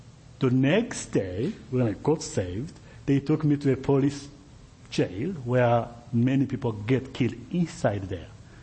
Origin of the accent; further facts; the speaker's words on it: Burundi; when I grew up in Burundi, I didn't have opportunities